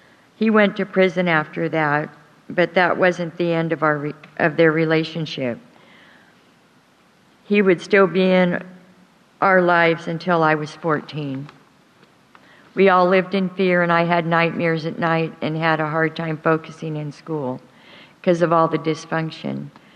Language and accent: English; Portland, Oregon, United States; born there; I was born in Portland, Oregon. I was an only child.